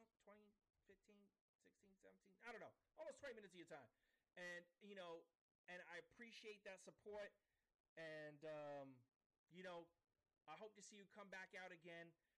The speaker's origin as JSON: {"language": "English", "region": "New York", "country": "United States", "said": "I'm from New York. I had all types of crazy dogs."}